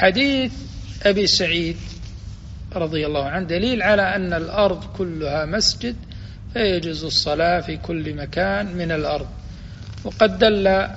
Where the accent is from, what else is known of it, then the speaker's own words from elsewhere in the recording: Kuwait; وفي المقبرة عندنا في الكويت في مقبرة